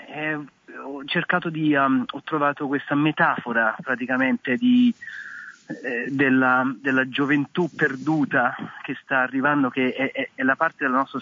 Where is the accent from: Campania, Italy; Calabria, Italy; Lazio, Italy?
Campania, Italy; Naples; now in New Zealand; Ma io, essendo napoletano, sono già stato istruito nel teatro